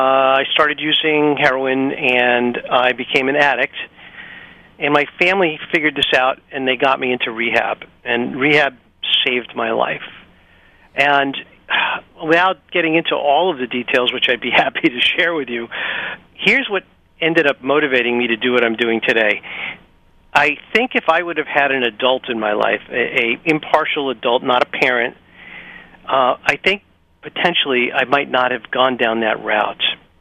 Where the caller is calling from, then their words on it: Boston, Massachusetts, United States; Well, I wish I was in San Diego because today it is snowing in Boston, Massachusetts.